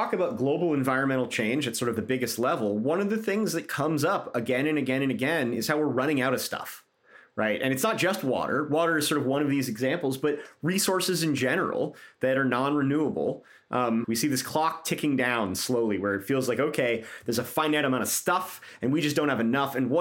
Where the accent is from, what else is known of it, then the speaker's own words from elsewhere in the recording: Massachusetts, United States; I remember when I was a kid, there were these, and I grew up in Massachusetts where, like, it's not a water-stressed environment